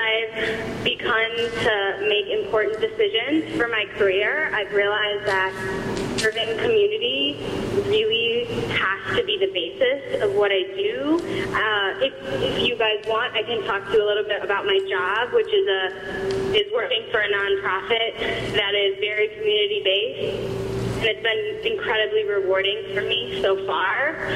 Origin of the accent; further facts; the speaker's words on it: University City, Missouri, United States; As most of you probably know, I grew up in University City, spent my whole life there, other than college, and I just moved back.